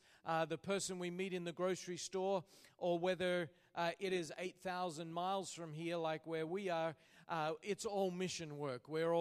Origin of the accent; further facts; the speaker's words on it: Melbourne, Victoria, Australia; That's because we are originally from Australia. I was born and raised in the city of Melbourne, a city of about 5 million on the southern coast of Australia.